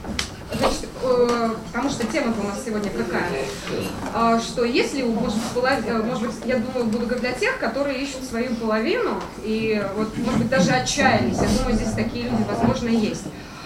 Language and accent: Russian; Bălți, Moldova; also born or lived in Russia / Ukraine; now in Moscow, Russia; Родилась в России, но жила и на Украине, и в Молдове. Большую часть жизни в Молдове. Город Бийце, северная столица называется.